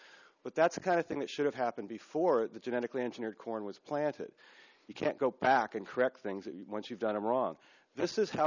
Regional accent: Atascadero, California, United States; I'm from Atascadero.

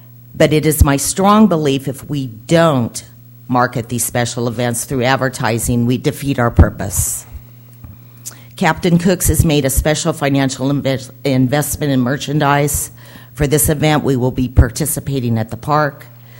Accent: Bakersfield, California, United States; I do have a son at Cal State Bakersfield, and we're originally from Bakersfield

